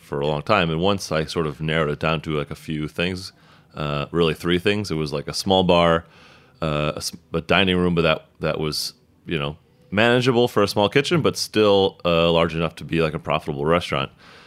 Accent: Illinois, United States; So I grew up like about an hour south of Chicago

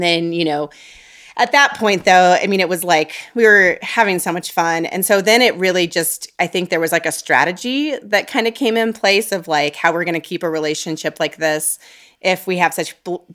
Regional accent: Colorado, United States; also born or lived in North Carolina; We grew up in Colorado, but we had moved back from North Carolina, a small town in North Carolina.

